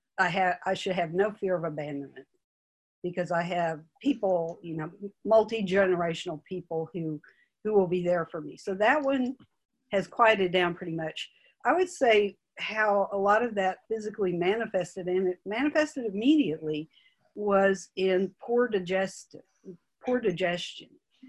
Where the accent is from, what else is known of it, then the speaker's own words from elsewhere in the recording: Austin, Texas, United States; I'm from Austin, Texas.